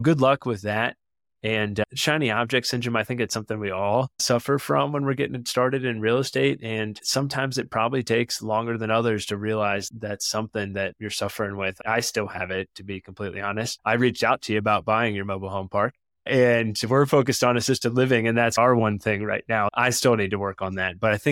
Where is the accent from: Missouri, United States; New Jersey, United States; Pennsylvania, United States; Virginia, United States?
Virginia, United States; And I'm from Virginia and I've spent some time in Alabama.